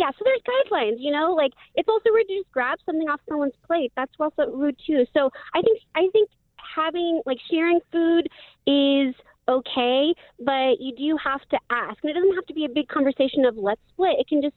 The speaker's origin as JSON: {"language": "English", "town": "Kansas City", "region": "Missouri", "country": "United States", "said": "So I'm from Kansas City, but I have a little bit of a different perspective because I do live in a third world country most of the time now"}